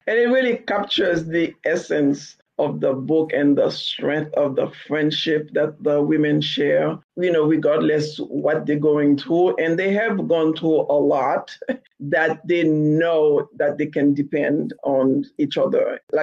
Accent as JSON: {"language": "English", "country": "Haiti", "lives_now": "United States", "said": "Coming here from Haiti, it's funny, I just wrote something today and along the line of how when I came here from Haiti, which is an all Black country, right?"}